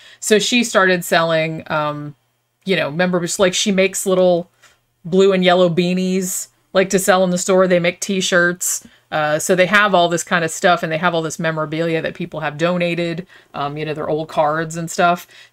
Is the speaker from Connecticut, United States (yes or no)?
no; Daytona Beach, Florida, United States; because I grew up in Daytona Beach, and we didn't have a Blockbuster until probably like the 90s, like mid-90s, I want to say.